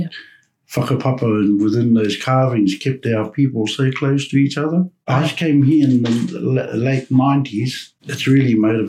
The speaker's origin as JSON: {"language": "English", "town": "Hamilton", "region": "Waikato", "country": "New Zealand", "tie": "born there", "said": "I was born here in Hamilton."}